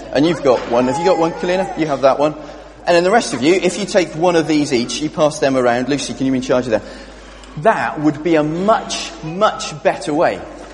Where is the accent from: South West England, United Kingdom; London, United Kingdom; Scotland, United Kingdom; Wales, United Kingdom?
Wales, United Kingdom; Just dropping that one there as a Welshman.